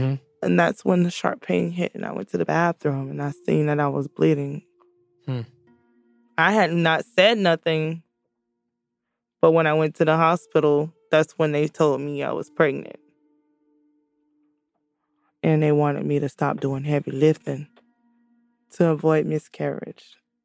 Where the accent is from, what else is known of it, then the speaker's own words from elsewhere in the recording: Jacksonville, Florida, United States; also born or lived in Fort Myers; I was born in Fort Myers, Florida. And then my mom moved me and my brother to Jacksonville, and I was a very young girl.